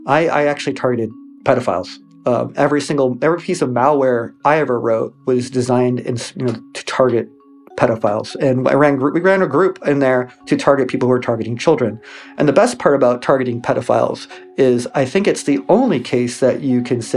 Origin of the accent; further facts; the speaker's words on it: Tucson, Arizona, United States; So I grew up really, really poor. I grew up in Tucson.